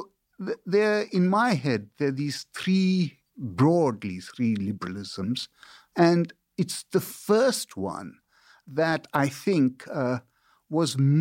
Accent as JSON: {"language": "English", "country": "India", "tie": "born or raised there", "also_born_or_lived": "China / United Kingdom", "said": "so I grew up in India and China and Britain."}